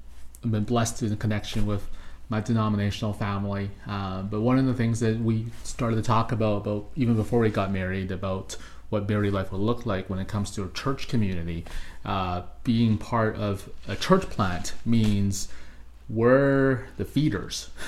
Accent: Coquitlam, British Columbia, Canada; I grew up here in Coquitlam for pretty much the last 30 years or so.

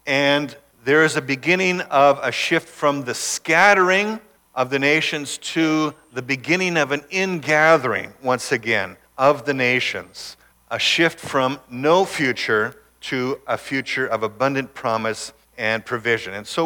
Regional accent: Abbotsford, British Columbia, Canada; also born or lived in California; My wife is from California. I'm from Abbotsford. But we returned, and then very shortly after that, God opened a door for us to come back here to my area of growing up.

